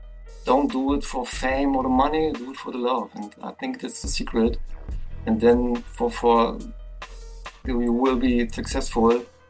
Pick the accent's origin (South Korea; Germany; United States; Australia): Germany; Berlin; I have to mention I'm from Germany, from the old GDR generation. I'm from the east side of Berlin